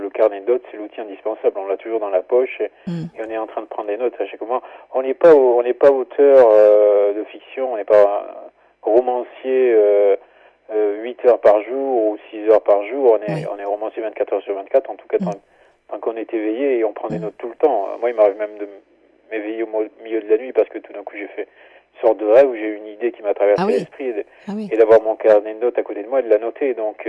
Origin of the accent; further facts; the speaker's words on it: Montréjeau, Occitanie, France; Moi, quand j'ai grandi à Montrégeau, les hivers étaient quand même très pluvieux et très longs.